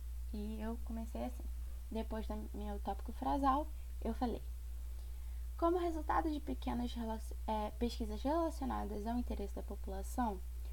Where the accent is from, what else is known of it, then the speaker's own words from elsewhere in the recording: Rio de Janeiro, Brazil; nós, eu e a Ana, somos do Rio de Janeiro